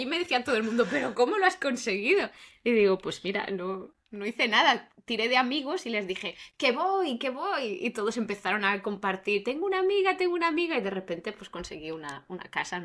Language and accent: Spanish; Valencian Community, Spain; como valenciano, ¿tú qué haces cuando escuchas un pum?